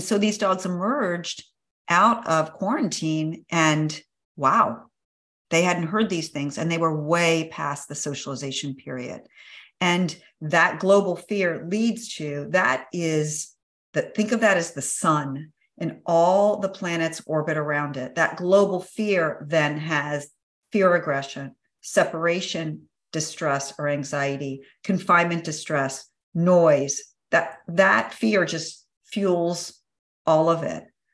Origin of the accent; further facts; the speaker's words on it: Daytona Beach, Florida, United States; I grew up on the beach. I grew up in Daytona Beach